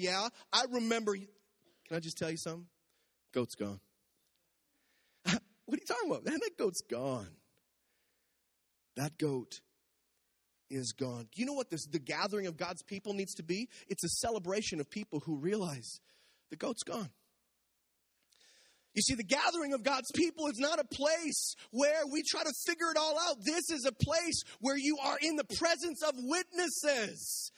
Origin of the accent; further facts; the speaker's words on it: Saskatchewan, Canada; born there; I was born in Saskatchewan. I pastored in Saskatchewan for a while.